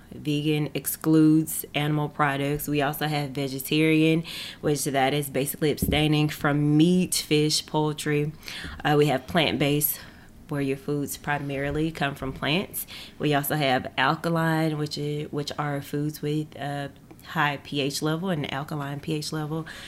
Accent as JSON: {"language": "English", "town": "Memphis", "region": "Tennessee", "country": "United States", "tie": "born or raised there", "said": "Born and raised in Memphis, Tennessee."}